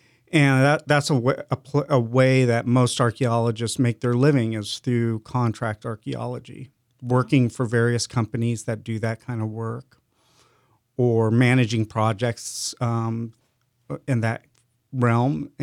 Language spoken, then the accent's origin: English; Albuquerque, New Mexico, United States; When I was growing up, I grew up in New Mexico, in Albuquerque, New Mexico, and New Mexico has a really rich cultural history, and there's lots of Native American sites and ruins around the state.